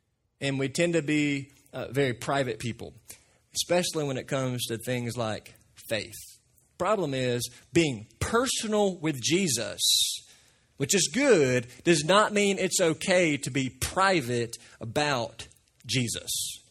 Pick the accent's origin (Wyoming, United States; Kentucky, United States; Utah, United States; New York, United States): Kentucky, United States; Trigg County; It's a letter jacket. We called them tea jackets. We're from Trigg County.